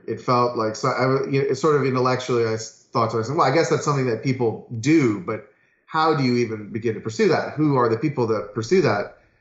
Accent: Margate, Florida, United States; I grew up in Crawl Springs in Margate.

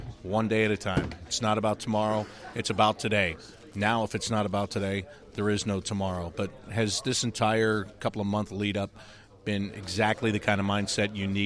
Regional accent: Pittsburgh, Pennsylvania, United States; I mean, I grew up in the Pittsburgh area and watched Jaromir Jagr in his heyday do that.

